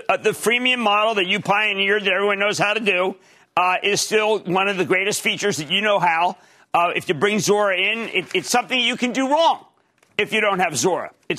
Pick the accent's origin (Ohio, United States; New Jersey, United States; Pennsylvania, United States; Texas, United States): New Jersey, United States; Leon in my home state of New Jersey.